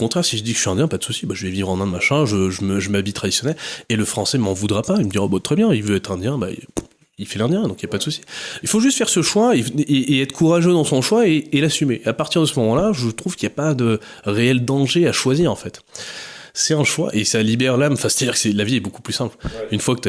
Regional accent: Nice, Provence-Alpes-Côte d'Azur, France; Vous allez en Bretagne et vous venez dans le sud-est, par exemple, chez nous à Nice.

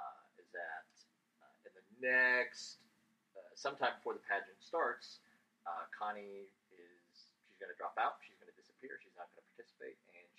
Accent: Illinois, United States; My hometown is in southern Illinois, which I say, unfortunately, like they are in the heart of White County.

